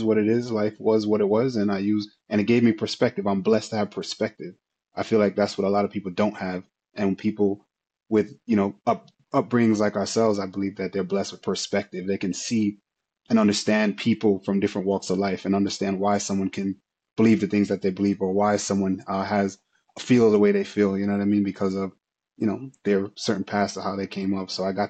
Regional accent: Jamaica; especially growing up in Jamaica

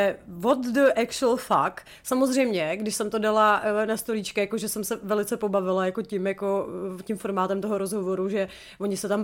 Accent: Sudetenland, Czechia; Navíc jsem zkomutová. Když už něco, tak jsem Selka ze Sudet

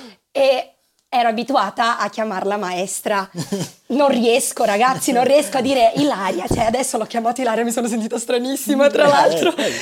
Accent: Brazil; Italian is a second language; Allora, ragazzi, io sono brasiliana. E io ho sempre studiato danza classica in Brasile

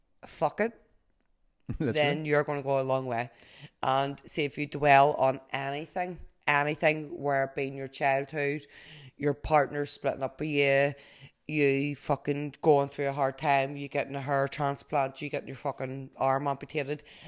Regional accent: Lisburn, Northern Ireland, United Kingdom; I'm 35 and I'm from Lisburn.

